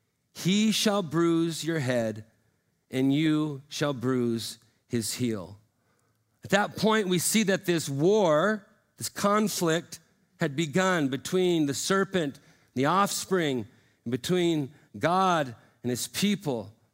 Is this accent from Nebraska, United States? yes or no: no; Montana, United States; I mean, I grew up in Montana.